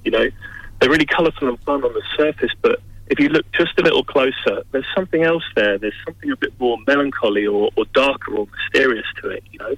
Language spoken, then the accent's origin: English; London, United Kingdom; as a teenager growing up in West London, where I was from